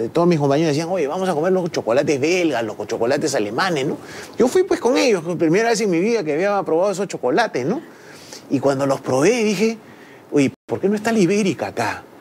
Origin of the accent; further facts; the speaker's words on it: Lima, Peru; Mi familia de Arequipa, ¿sí? Pero yo he vivido pues, toda mi niñez en Lima